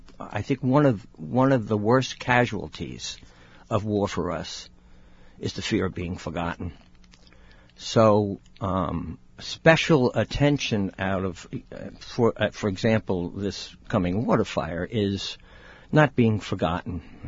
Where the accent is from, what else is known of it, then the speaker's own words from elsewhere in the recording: New York City, New York, United States; Well, I was born and raised in the Bronx, and I joined the Army after I dropped out of university